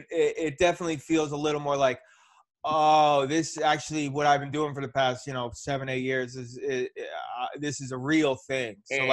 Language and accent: English; Pennsylvania, United States; now in San Francisco, United States; I mean, I grew up outside Philadelphia, so I kind of know the people